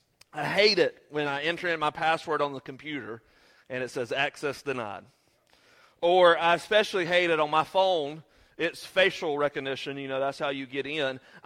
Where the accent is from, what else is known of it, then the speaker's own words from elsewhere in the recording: Seagrove, United States; either because of not being able to hear on my right ear or because I'm from Seagrove.